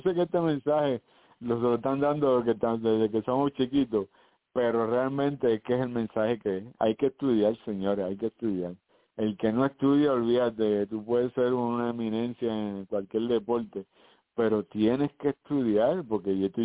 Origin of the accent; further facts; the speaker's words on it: Ponce, Puerto Rico; Yo soy de Ponce, nacido y criado en Ponce